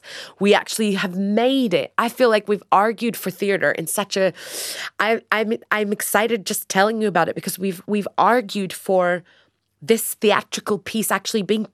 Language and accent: English; Australia; So to come back to Australia, my home country